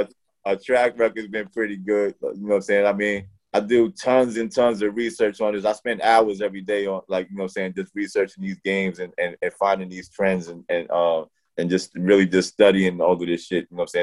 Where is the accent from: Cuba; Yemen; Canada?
Cuba; moved away; So my dad, we came to this country from Cuba, whatever. So my dad didn't speak English